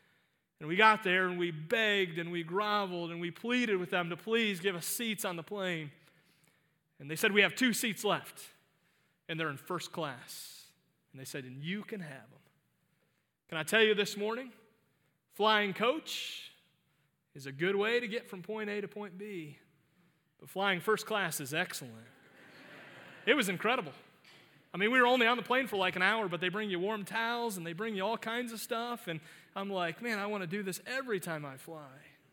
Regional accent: Cleveland, Ohio, United States; I grew up in Cleveland. Many of you know that about me.

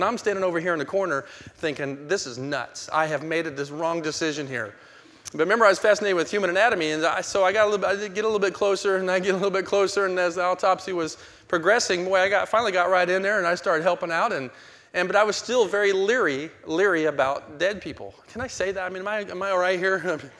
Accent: Tucson, Arizona, United States; born there; I was born in Tucson, and I'm going to go to Tucson and go to the University of Arizona and enroll in a pre-med.

